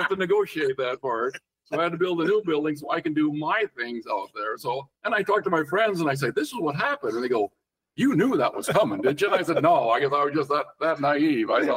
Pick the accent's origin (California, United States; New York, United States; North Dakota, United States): North Dakota, United States; I said, it's Florida. I'm from North Dakota. It's going to be better.